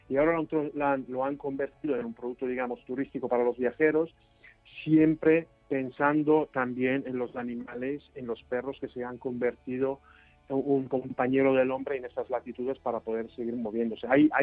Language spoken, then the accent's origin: Spanish; Italy; tú sabes que yo originalmente soy italiano